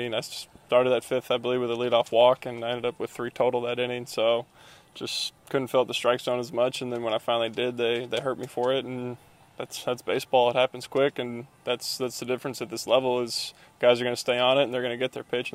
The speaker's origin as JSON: {"language": "English", "region": "Minnesota", "country": "United States", "tie": "born or raised there", "said": "I grew up in Minnesota"}